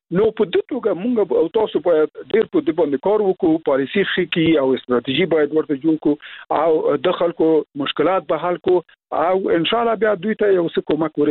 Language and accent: Pashto; Logar, Afghanistan; زه خپله د لوګر یم